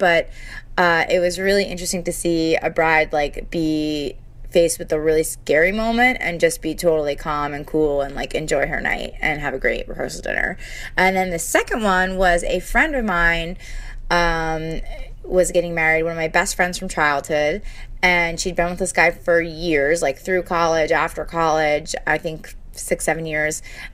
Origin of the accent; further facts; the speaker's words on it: New Jersey, United States; I'm from New Jersey.